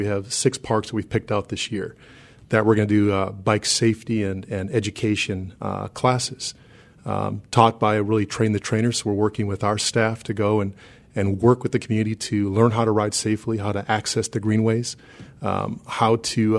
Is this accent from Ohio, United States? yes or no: no; Minneapolis, Minnesota, United States; I'm from Minneapolis, and I lived there for, 36 years.